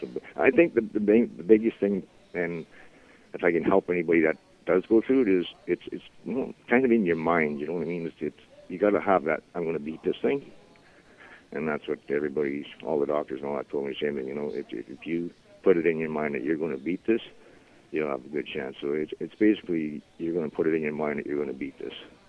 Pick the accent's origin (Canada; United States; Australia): Canada; Point Alexander, Ontario; I was born and raised in Point Alexander, which is like 5 minutes away from Deep River. And then I went to school in Deep River